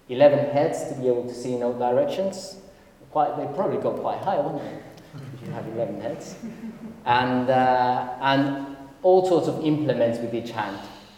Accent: Mexico; So, I'm from Mexico originally

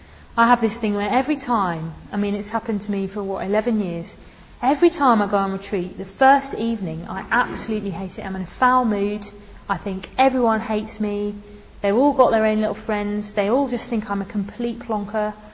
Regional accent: Sheffield, Yorkshire and the Humber, United Kingdom; I'm from Sheffield, what's your name, where you come from, sort of thing.

